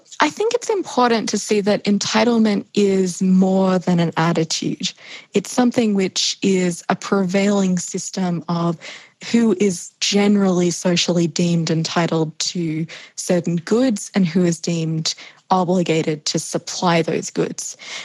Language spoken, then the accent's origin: English; Australia; Australia, my home country, as I hope my accent still makes relatively clear, although I know it's a funny hybrid at this point.